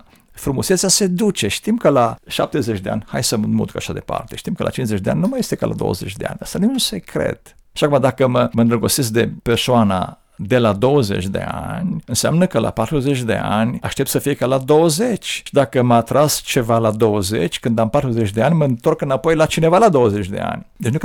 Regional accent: Dej, Cluj County, Romania; eu sunt de la Dej, da?

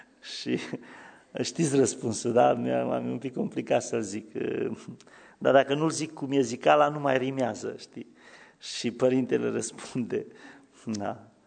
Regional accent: Solovăstru, Mureș County, Romania; Exista așa ceva în satul meu, în Solovăstru.

